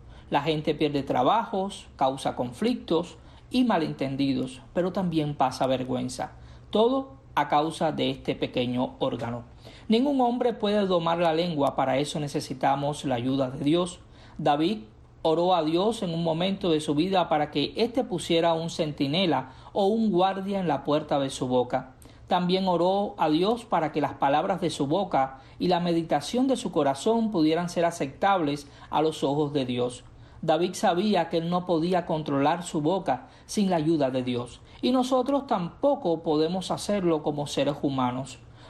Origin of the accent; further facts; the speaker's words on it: Cuba; especialmente nosotros como cubanos